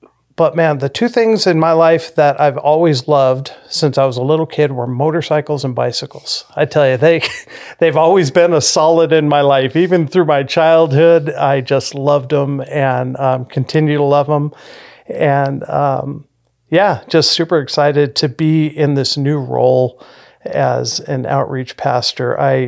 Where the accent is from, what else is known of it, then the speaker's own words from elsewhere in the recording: Whittier, California, United States; now in Upland, United States; We live in Upland. We've been in Upland for 24 years now. We've been here for a while. I grew up in Whittier, grew up in a single mom home, at a Catholic church.